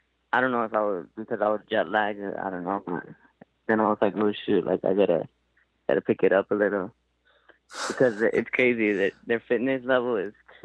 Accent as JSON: {"language": "English", "country": "United States", "said": "because I'm an American, so it's different for them."}